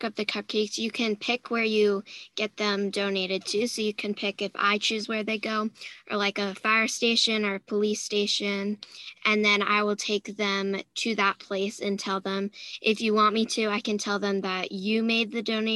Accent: Boise, Idaho, United States; Like Stephanie said, I'm the founder of Another Helping, and I'm from Boise, Idaho.

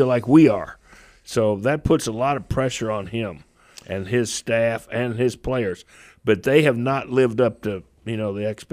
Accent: Kentucky, United States; Yeah, you know, I am from Kentucky, Bill, and I've got some friends there

